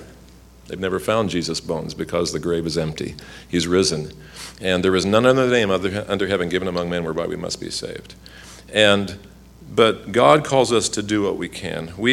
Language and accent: English; United States; people would come up to me as an American